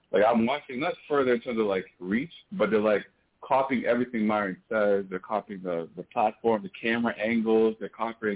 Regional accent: Trinidad & Tobago; I'm from Trinidad.

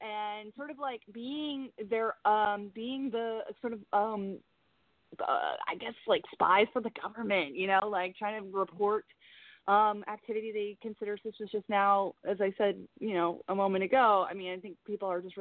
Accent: Toledo, Ohio, United States; now in New York, United States; I was raised in Ohio. I was raised in Toledo, Ohio.

